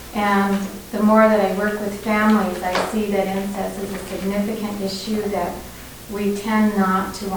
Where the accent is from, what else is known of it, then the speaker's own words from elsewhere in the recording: Albuquerque, New Mexico, United States; I come from Albuquerque, New Mexico, and I am an elementary school principal.